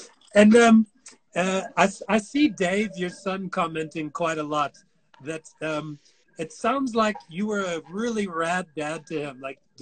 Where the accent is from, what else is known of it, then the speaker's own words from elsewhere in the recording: United States; Okay. I'm American. I'm a bit ignorant, so I've learned something new today.